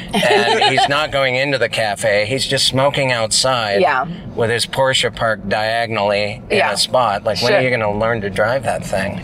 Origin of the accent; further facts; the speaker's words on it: Montana, United States; I mean, I think back to growing up in Montana, we would drive to ski areas with snowboards bungee corded to the top of the car.